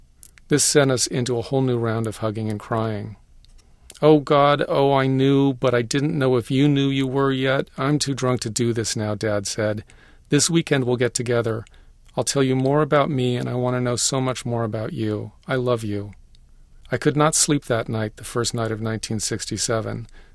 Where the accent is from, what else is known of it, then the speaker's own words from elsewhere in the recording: Alameda, California, United States; but growing up in Alameda, so close to San Francisco in the late 60s, had a freeing influence.